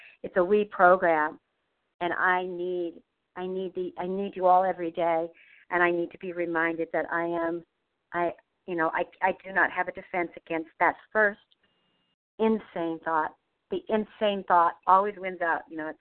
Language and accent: English; Boston, Massachusetts, United States; from Boston, Massachusetts